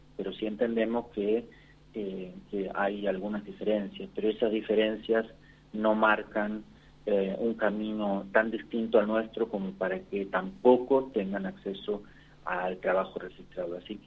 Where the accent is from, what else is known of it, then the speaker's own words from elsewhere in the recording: Entre Ríos, Argentina; yo soy de Entre Ríos